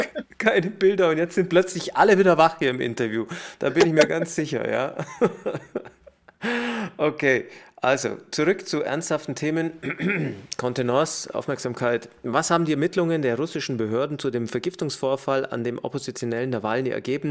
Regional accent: Germany; Weil wir sind ja damit quasi aufgewachsen in Deutschland.

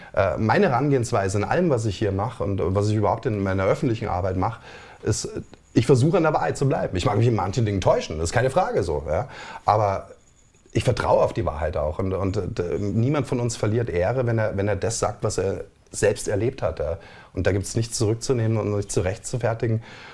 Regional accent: Chemnitz, Saxony, Germany; Aber das habe ich als Chemnitzer nun mal so erlebt. Und wie einige andere Chemnitzer auch.

